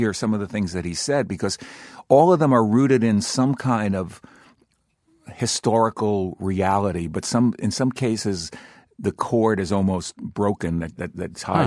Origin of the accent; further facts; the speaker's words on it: New York, United States; I'm a writer from New York, and now I'm working on a book about Ty Cobb